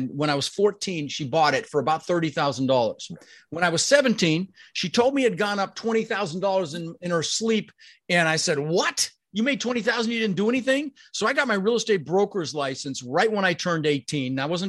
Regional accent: Denver, Colorado, United States; also born or lived in Netherlands; We ended up in Denver, Colorado, where I lived for 30 years.

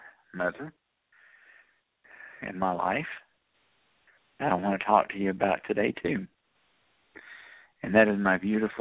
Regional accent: Athens, Tennessee, United States; my mom would love to live there in my hometown of Athens, Tennessee

